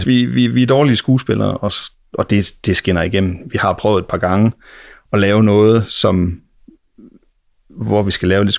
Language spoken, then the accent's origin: Danish; Herning, Central Denmark Region, Denmark; Altså, jeg kommer fra Herning